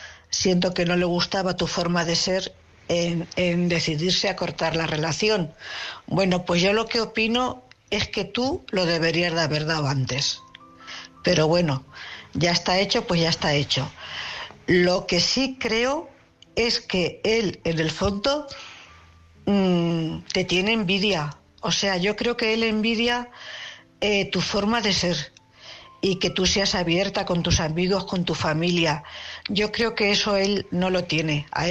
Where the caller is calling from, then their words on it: Cuenca, Castilla-La Mancha, Spain; de Cuenca.